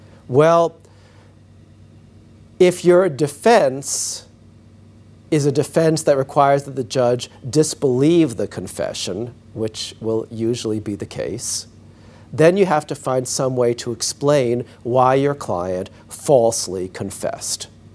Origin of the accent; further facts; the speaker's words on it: New York, United States; And in my home state of New York, we had a terrible case